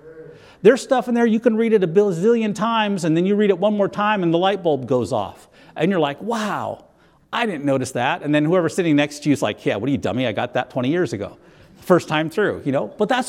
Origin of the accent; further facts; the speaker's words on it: North Dakota, United States; I grew up in North Dakota. We had three churches in town. We had a Lutheran and a Catholic.